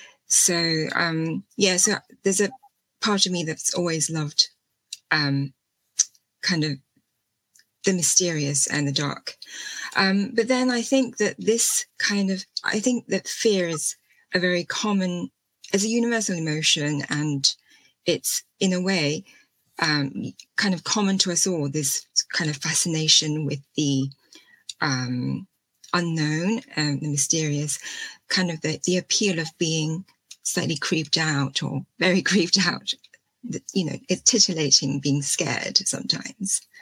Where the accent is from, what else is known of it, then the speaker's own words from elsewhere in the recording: United Kingdom; I'm your moderator for today. I'm a British Chinese writer and translator.